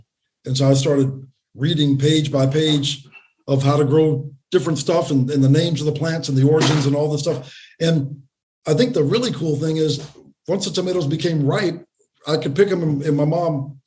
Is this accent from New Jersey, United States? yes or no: no; Los Angeles, California, United States; I did. I grew up in the Crenshaw District. I was born in an area called Leimert Park in 1968.